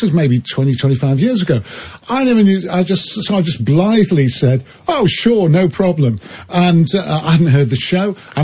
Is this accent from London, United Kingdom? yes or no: no; Manchester, North West England, United Kingdom; I'm not from there, actually. I'm from Manchester originally.